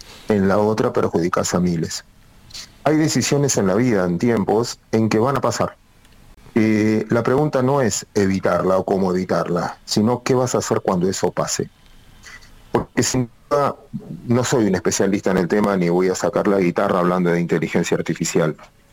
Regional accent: Mar del Plata, Buenos Aires Province, Argentina; Y yo soy de Mar del Plata.

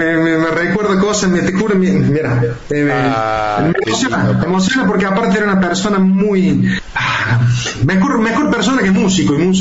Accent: Saldán, Córdoba, Argentina; also born or lived in Buenos Aires / Italy; Yo vivo en Saldán, soy de Saldán, siempre. Sí, oriundo de Saldán, toda mi vida en Saldán. Y desde ahí empecé a estudiar y después fui a Buenos Aires y de Buenos Aires a Italia.

